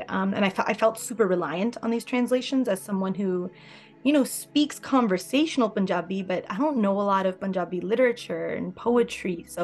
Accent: Madison, Wisconsin, United States; also born or lived in Washington, D.C.; I'm from Madison, Wisconsin. I did go to school in DC for a bit though, so that's kind of cool.

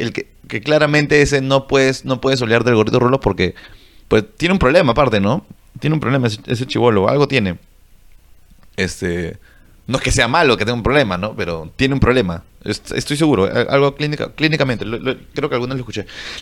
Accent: Peru; Perú es gigante, bro. Ya, la verdad. Y somos los mejores de Sudamérica.

